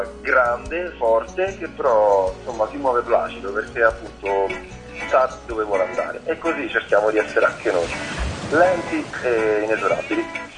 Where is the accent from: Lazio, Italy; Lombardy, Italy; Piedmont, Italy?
Lazio, Italy; Rome; e quindi essendo romani e vivendo qui, diciamo che ci è risultato sempre naturale fin dall'inizio scrivere e cantare anche nel romano che noi parliamo